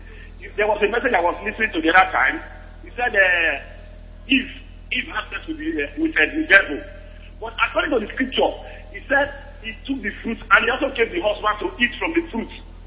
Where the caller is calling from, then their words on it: Canada; I'm calling from Canada.